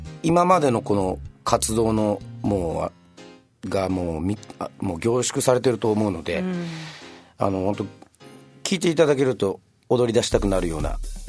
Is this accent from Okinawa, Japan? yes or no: no; Yoron, Kagoshima, Japan; もともと自分まあ出身が与論で